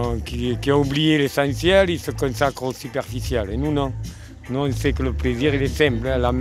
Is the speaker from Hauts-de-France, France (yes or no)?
no; Marseille, Provence-Alpes-Côte d'Azur, France; born there; nous, on est nés à Marseille. Le soleil, la mer, ça nous a fait du bien.